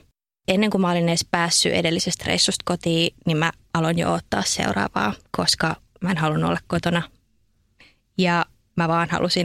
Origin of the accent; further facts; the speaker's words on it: Lahti, Päijät-Häme, Finland; now in Helsinki, Finland; mä oon alun perin Lahdesta. Mä muutin Lahdesta Helsinkiin.